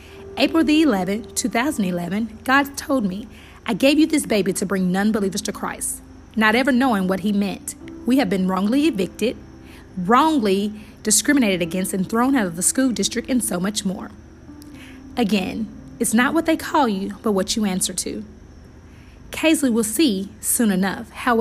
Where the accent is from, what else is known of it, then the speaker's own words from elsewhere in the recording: Alabama, United States; Hello there … I'm from North Alabama.